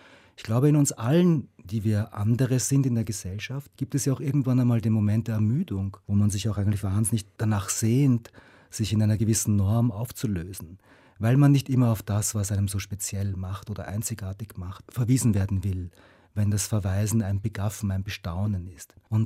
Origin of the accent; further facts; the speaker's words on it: Vienna, Austria; ich komme ja aus Wien, aus Österreich.